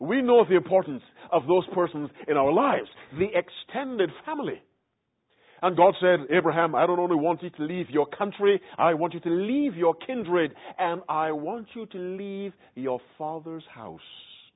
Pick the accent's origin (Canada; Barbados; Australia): Barbados; moved away; where are you from originally? And I said, the West Indies, Barbados. And I haven't been there many years. The last time I was in Barbados was 1986.